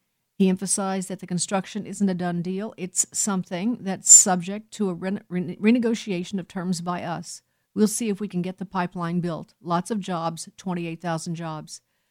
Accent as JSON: {"language": "English", "town": "Chicago", "region": "Illinois", "country": "United States", "tie": "born or raised there", "said": "certainly in near Chicago, which is, of course, my town, my hometown."}